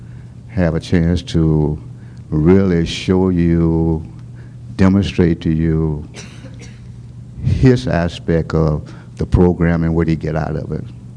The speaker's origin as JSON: {"language": "English", "town": "Carson", "region": "California", "country": "United States", "said": "I had an opportunity, as you guys know, I'm from the Carson, Los Angeles area."}